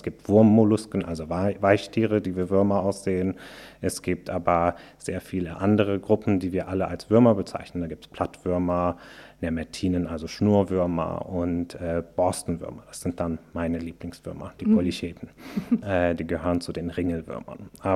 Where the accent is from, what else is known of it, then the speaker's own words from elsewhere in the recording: Turkey; ich bin in der Türkei aufgewachsen